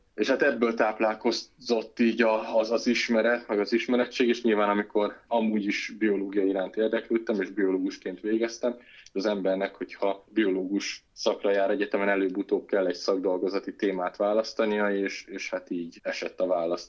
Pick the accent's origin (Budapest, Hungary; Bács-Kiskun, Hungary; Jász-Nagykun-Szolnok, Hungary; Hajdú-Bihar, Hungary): Hajdú-Bihar, Hungary; Debrecen; gyerekkoromból ered, mert én debreceni vagyok